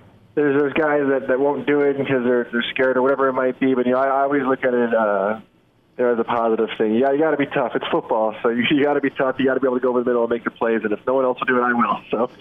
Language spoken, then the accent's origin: English; Illinois, United States; You know, growing up in the Chicago area, I knew Coach Fitzgerald really well